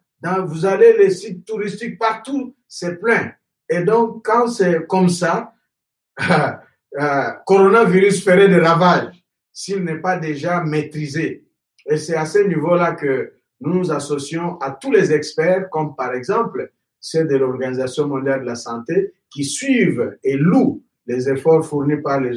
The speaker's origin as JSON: {"language": "French", "country": "DR Congo", "said": "que rentrer chez moi en République démocratique du Congo"}